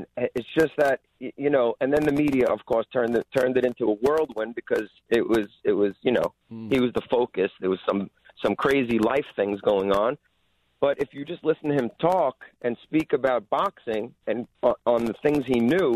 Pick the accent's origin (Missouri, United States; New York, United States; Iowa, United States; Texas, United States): New York, United States; Brooklyn; also born or lived in Woodstock, United States; I grew up in Brooklyn, but we also grew up in the Catskills in Woodstock, New York.